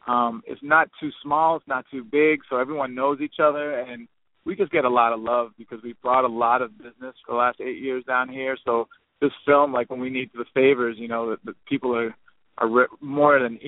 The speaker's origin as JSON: {"language": "English", "town": "Miami", "region": "Florida", "country": "United States", "also_born_or_lived": "Los Angeles / New York", "said": "I was doing a lot of big music videos and living in Los Angeles at the time, even though I'm from Miami. My career took me from New York to L.A."}